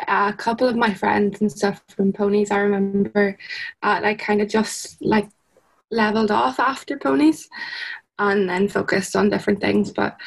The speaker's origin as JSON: {"language": "English", "region": "Northern Ireland", "country": "United Kingdom", "said": "I'm from Fermanagh in Northern Ireland"}